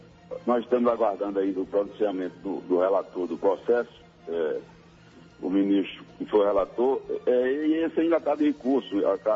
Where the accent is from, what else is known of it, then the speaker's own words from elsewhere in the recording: Northeast Region, Brazil; nós, como nordestinos e brasileiros, a gente não é merecedor disso.